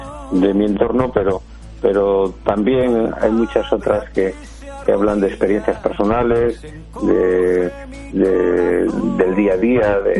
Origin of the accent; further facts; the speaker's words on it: northern Spain, Spain; yo vengo del mundo del folclore de mi tierra, del folclore del norte de España, ¿no?, de estas tierras norteñas